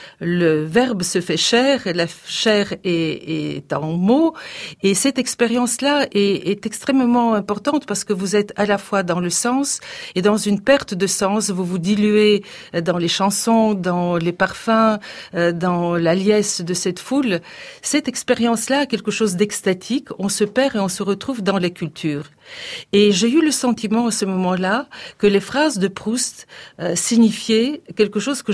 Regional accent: Bulgaria; French is a second language; J'ai appris le français dans mon pays natal, la Bulgarie.

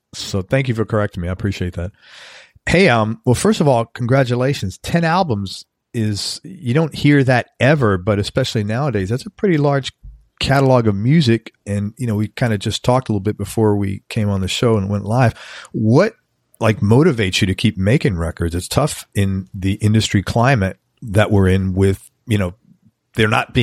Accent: Bronx, New York, United States; I'm from the Bronx, and the redneck thing probably wouldn't come out of my mouth.

